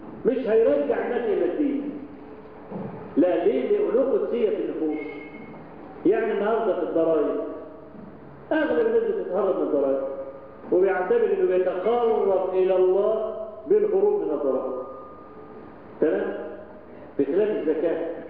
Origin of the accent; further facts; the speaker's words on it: Egypt; احنا عادتنا كمصريين